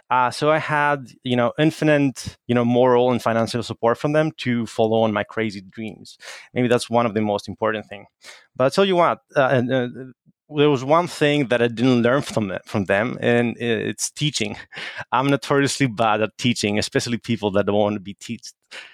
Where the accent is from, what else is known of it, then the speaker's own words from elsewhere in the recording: Attica, Greece; English is a second language; also born or lived in Athens, Greece / Germany; I'm Greek. I was born in Athens, Greece, and then moved to Germany until I was 5 years old, and then ended up to a small town 1 hour away from Athens.